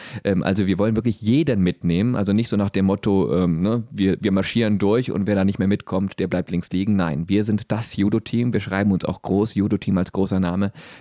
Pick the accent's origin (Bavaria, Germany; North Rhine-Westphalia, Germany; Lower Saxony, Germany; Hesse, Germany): North Rhine-Westphalia, Germany; Remscheid; Ich bin ja Remscheider, in Remscheid geboren, wohne in Remscheid, seit 1996 Mitglied im Remscheider TV.